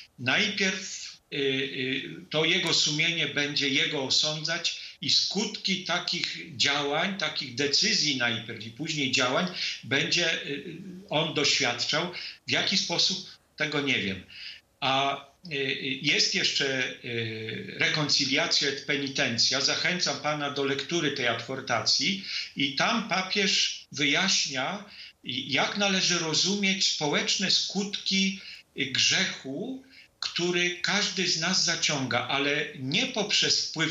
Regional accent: Kalisz, Greater Poland Voivodeship, Poland; Pochodzę z Kalisza.

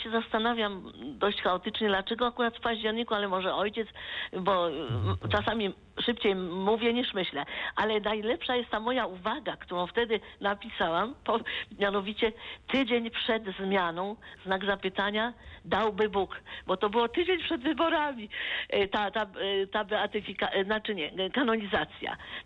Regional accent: Warsaw, Masovian Voivodeship, Poland; born there; urodziłam się w szpitalu Dzieciątka Jezus w Warszawie.

